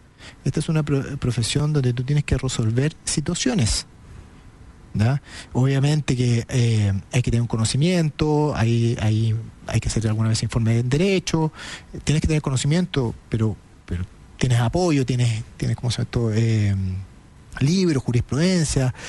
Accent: Viña del Mar, Valparaíso, Chile; siempre gente de Viña del Mar, porque tengo un cariño con mi ciudad natal.

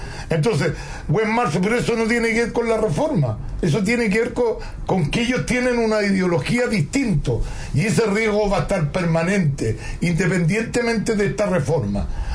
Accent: Chile; yo espero que los chilenos tengamos la inteligencia de elegir al próximo gobierno un gobierno que quiera tirar al país para arriba.

